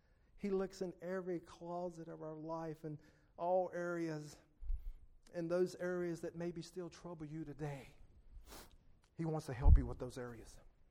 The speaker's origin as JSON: {"language": "English", "region": "West Virginia", "country": "United States", "tie": "born or raised there", "said": "In my old home county of Logan, West Virginia, revival has broke out."}